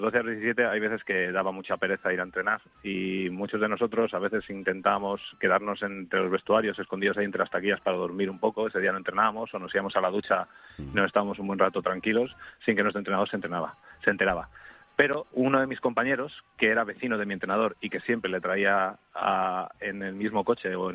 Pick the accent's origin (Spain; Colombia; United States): Spain; Salamanca, Castile and León; yo soy de Salamanca